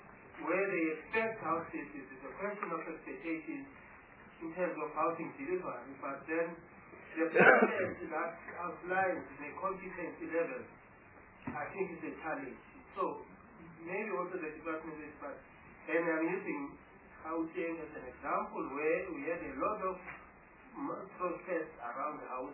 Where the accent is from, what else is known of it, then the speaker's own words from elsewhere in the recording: Gauteng, South Africa; As I come from Gauteng, you know the issue of land claims, and that has to do with my area, for instance.